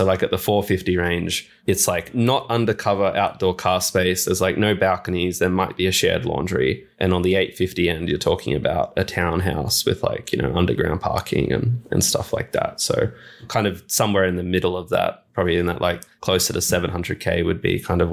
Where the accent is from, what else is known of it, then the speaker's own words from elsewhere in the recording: New South Wales, Australia; my home state of New South Wales.